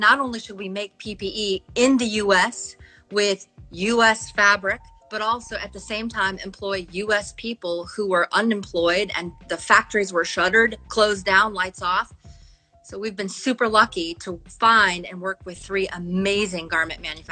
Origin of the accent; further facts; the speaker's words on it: Vernonia, Oregon, United States; I'm from Oregon, a really tiny logging community called Vernonia, Oregon.